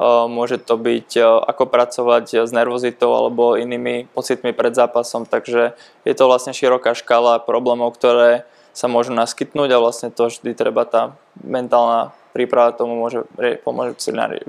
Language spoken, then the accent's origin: Slovak; Bratislava, Bratislava Region, Slovakia; moved away as an adult; now in Brno, Czech Republic; pretože som z Bratislavy, čo je iba hodinu cesty domov